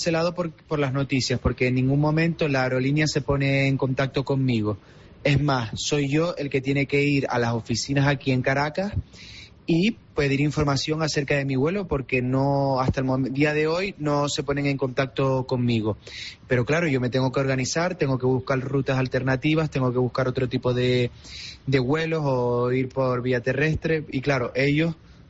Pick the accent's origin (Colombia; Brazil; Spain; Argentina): Spain; Canary Islands; sino yo soy canario y en ese sentido tengo que volver sí o sí a mi casa.